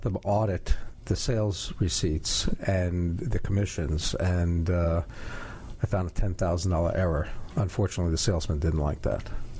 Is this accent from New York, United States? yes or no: yes; Brooklyn, New York, United States; Brooklyn, New York.